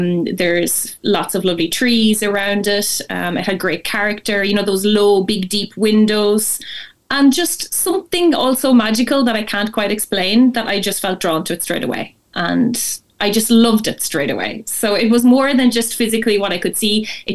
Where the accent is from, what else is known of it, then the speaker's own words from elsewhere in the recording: County Leitrim, Ireland; also born or lived in Italy / Northern Ireland / Dublin; So I'm from Leitrim, and I left Leitrim when I was 19 years old to go to college, and I've lived away since then. I've lived in Italy, I lived up in Northern Ireland